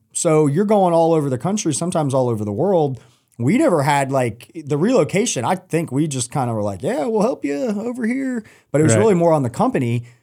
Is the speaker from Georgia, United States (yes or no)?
yes; Roswell, Georgia, United States; You know, growing up in Atlanta, I grew up in Roswell, right?